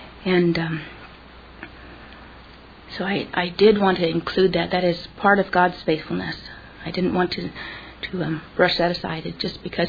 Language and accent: English; California, United States; I grew up in California, and it's a very liberal place.